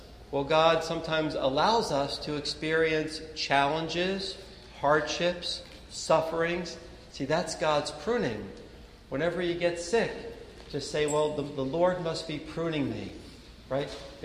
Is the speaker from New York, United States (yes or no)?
no; Philadelphia, Pennsylvania, United States; Growing up in Philadelphia, in the suburbs of Philly, we had a nice backyard, and I had a garden back there.